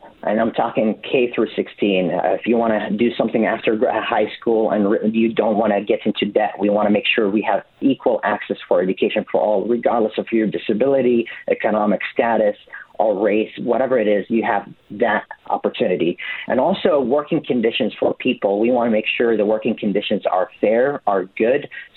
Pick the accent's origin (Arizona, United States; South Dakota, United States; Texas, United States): Arizona, United States; Tucson; born there; now in Oregon, United States; I was born in Tucson, Arizona, lived abroad, and came back to the United States and called Oregon home exactly 10 years, almost to the day.